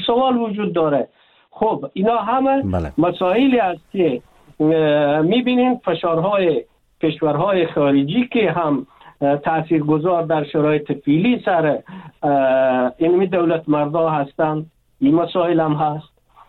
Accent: Afghanistan; ما افغان هستیم

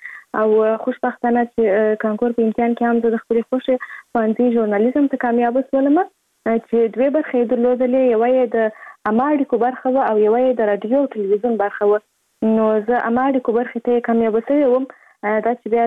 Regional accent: Kandahar, Afghanistan; born there; زه په کندهار ولایت کې زیږیدلی یم، او اوس فعلا په کندهار ولایت کې اوسېږم.

